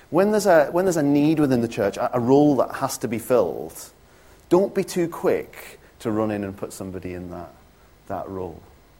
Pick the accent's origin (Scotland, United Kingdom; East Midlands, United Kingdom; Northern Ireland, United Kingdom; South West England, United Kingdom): Scotland, United Kingdom; Stornoway; when I was growing up in Stornoway, the minister used to love using that word.